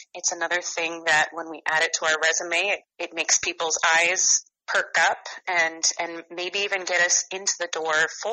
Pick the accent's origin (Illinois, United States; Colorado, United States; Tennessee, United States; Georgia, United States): Illinois, United States; Streator; I actually run a nonprofit music training program in my hometown of Streeter for young high school-aged musicians.